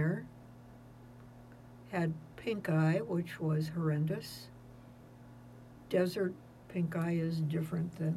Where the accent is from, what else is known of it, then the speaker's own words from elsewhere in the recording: North Hollywood, California, United States; I was born in Hollywood in 1928. We lived there until I probably was four, I guess. I think about four when we moved to North Hollywood